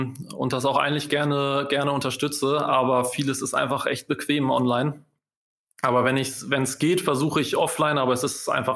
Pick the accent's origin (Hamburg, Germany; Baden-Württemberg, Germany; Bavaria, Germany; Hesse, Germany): Hamburg, Germany; Als Hamburger natürlich die Reeperbahn